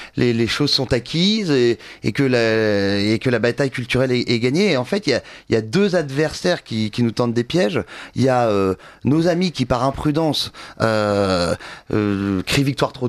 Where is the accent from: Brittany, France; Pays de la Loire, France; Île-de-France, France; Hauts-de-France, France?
Île-de-France, France; Louveciennes; mon voisin de Loucienne, là où j'ai grandi